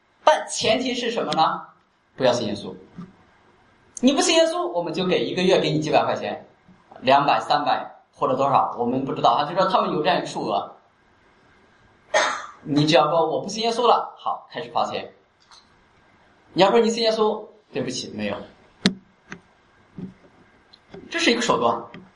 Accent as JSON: {"language": "Chinese", "country": "China", "tie": "born or raised there", "said": "在国内我自己听到的就是在我家乡也有发生"}